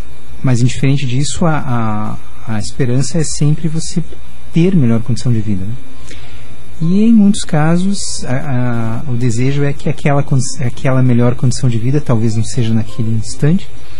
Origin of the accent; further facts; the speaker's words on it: Curitiba, Paraná, Brazil; nasci em Curitiba e nunca morei em qualquer outro lugar.